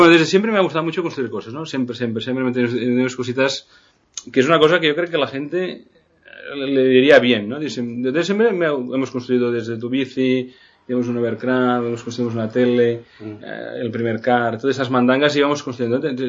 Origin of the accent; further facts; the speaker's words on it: Igualada, Catalonia, Spain; Nosotros soy de Igualada, está cerca de Lérida